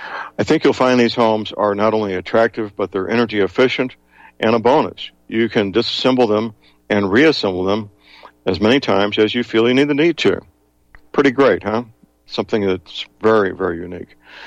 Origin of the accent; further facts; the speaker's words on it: St. Louis, Missouri, United States; the only one that he had was locally in my hometown, St. Louis, Missouri.